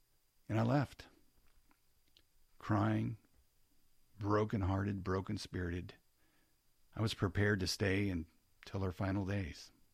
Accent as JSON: {"language": "English", "town": "Kansas City", "region": "Missouri", "country": "United States", "tie": "born or raised there", "said": "But, you know, I grew up in Kansas City, and a family of smokers."}